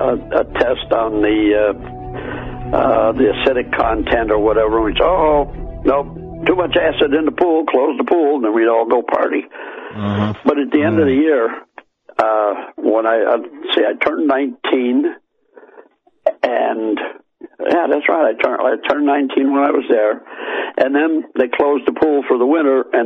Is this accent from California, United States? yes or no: no; Illinois, United States; And this was at Chanute Air Base, 100 miles south of Chicago, and that was my hometown.